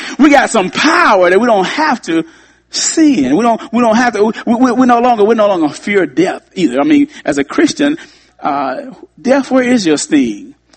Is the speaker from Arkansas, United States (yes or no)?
yes; Arkansas, United States; When I grew up in the Baptist church down in Southern Arkansas, you see certain things as a little kid growing up